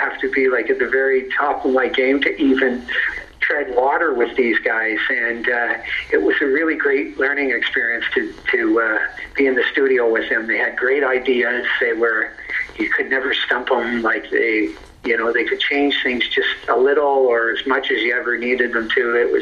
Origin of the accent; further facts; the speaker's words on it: Toronto, Ontario, Canada; growing up in Toronto and playing in the music scene in Toronto